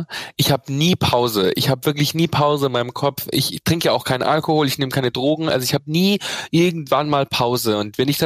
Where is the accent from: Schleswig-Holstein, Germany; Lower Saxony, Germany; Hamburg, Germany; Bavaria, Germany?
Bavaria, Germany; Bad Reichenhall; wenn ich in Bad Reichenhall wohnen geblieben wäre